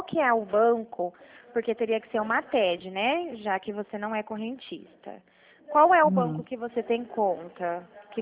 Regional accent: Dracena, São Paulo, Brazil; eu sou de Dracena, né?

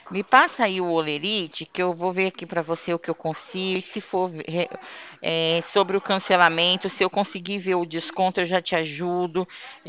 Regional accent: São Paulo, Brazil; O meu DDD é 016, porque eu sou do estado de São Paulo, tá?

